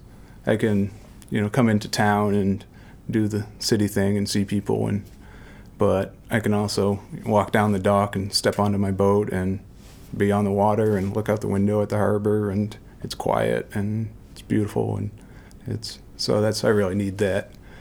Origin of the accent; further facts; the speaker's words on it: New Hampshire, United States; I grew up in New Hampshire, and it's just, I didn't really decide.